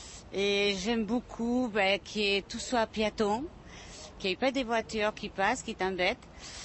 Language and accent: French; Paris, Île-de-France, France; je viens de Paris.